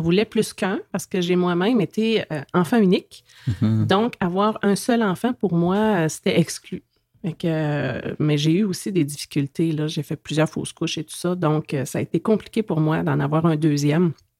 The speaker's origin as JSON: {"language": "French", "town": "Val-d'Or", "region": "Quebec", "country": "Canada", "tie": "born or raised there", "said": "Quand je suis revenue à Val-d'Or, dans ma région natale, parce que je viens d'ici, là"}